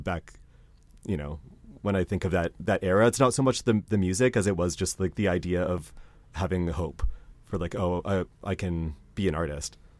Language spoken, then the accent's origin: English; Nanaimo, British Columbia, Canada; moved away as an adult; now in Montreal, Canada; I grew up in Nanaimo on Vancouver Island, spent my first 22 years of life on an island where there wasn't a ton of like arts and culture.